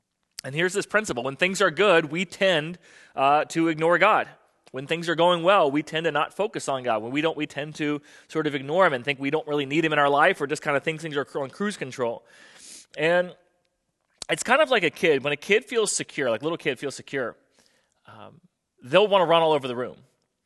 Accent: Florida, United States; also born or lived in Virginia Beach / Birmingham; now in Norfolk, United States; I was born here in Virginia Beach, grew up in South Florida, which is why this whole snow thing is still foreign to me.

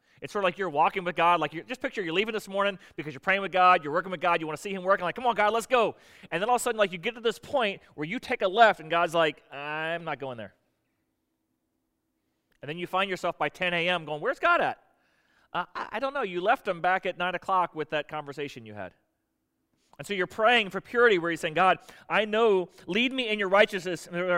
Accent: Florida, United States; I grew up in Florida, though, and the trails I would mark, you know, hike as a kid, there'd be like an orange spray paint dot on a tree.

